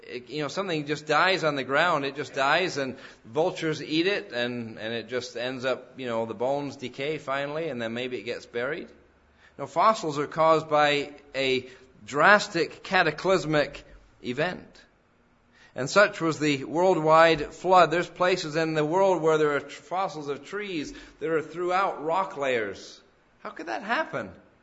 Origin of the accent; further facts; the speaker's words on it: England, United Kingdom; I come from England where it seemed like it rains every day